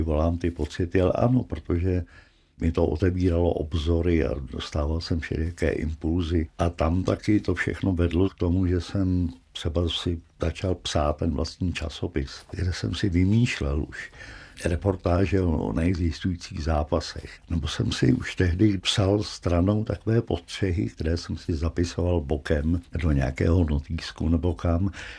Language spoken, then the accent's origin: Czech; České Budějovice, South Bohemian Region, Czechia; born there; v mém rodišti Českých Budějovicích